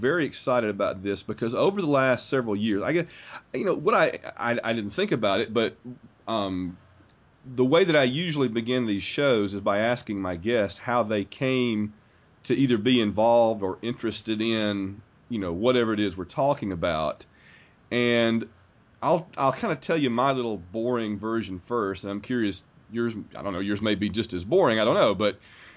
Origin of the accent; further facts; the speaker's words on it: Alabama, United States; Right, yeah, because you're a fellow Southerner. Of course, I'm from Alabama originally.